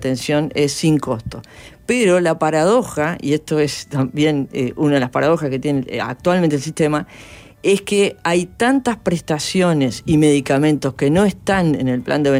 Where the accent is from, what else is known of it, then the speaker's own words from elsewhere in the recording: Bologna, Emilia-Romagna, Italy; Es de Londres y yo soy de Bolonia, italiana, y él es inglés.